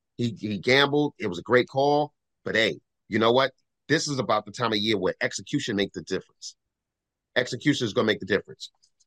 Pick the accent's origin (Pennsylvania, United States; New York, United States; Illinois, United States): New York, United States; Well, you know, as a New Yorker, Tony, the big talk in New York City right now is it's not Aaron Rodgers.